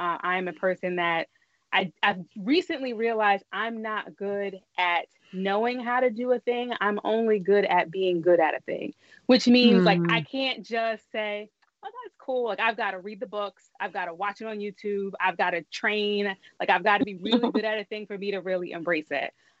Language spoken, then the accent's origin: English; New Jersey, United States; So first I'm from New Jersey.